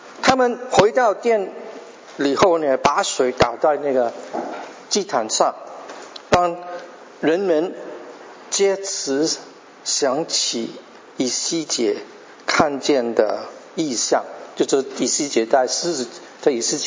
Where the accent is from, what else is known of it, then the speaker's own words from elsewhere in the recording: Canada; 你们大部分的人都知道我是在一个小镇长大的。50年前的加拿大和今天的加拿大文化是差得远的。那时候加拿大不是一个多元文化的国家。像我这样的人经常会受那个欺负